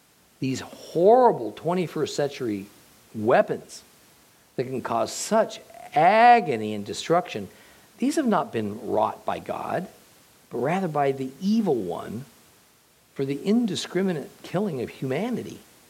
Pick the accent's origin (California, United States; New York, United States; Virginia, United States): California, United States; I was born and raised in the Mojave Desert of California.